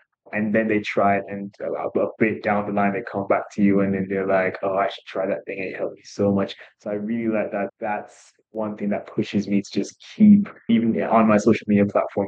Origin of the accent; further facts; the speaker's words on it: Jamaica; I am a Jamaican pharmacist.